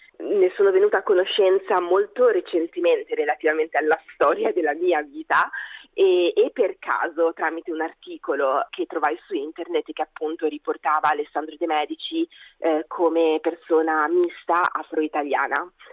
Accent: Emilia-Romagna, Italy; moved away as an adult; also born or lived in Rome / Paris; io sono nata e cresciuta in provincia di Ravenna e da lì ho viaggiato tanto, nel senso che la prima volta che sono andata via di casa intorno ai 19 anni e mi sono trasferita a Roma

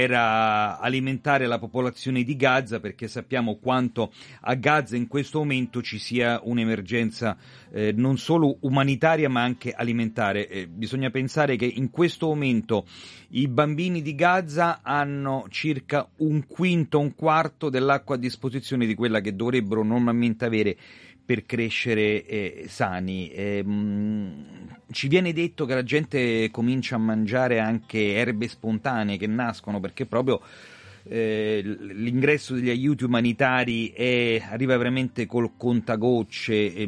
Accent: Rome, Lazio, Italy; No, sono romano.

